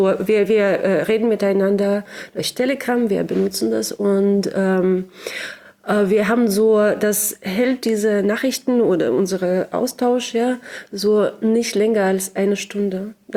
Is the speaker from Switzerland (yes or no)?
no; Sakhalin Oblast, Russia; moved away as an adult; also born or lived in Moscow; now in Berlin, Germany; ich komme aus Sachalin. Das ist die größte Insel der Russischen Föderation. Das ist sehr weit weg und das liegt zwischen Russland und Japan. Und ich lebte dort 33 Jahre, ziemlich lang. Dann bewegte ich mich nach Moskau und dann ein bisschen später nach Berlin. Und ich lebe hier in Berlin seit 2019